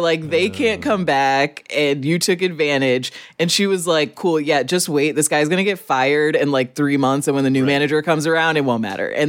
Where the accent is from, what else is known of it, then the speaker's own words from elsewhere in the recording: Rockford, Illinois, United States; And I grew up relatively poor, so Red Lobster was very fancy for my family. Mm-hmm. And I grew up in Rockford, Illinois, where that is one of the finer options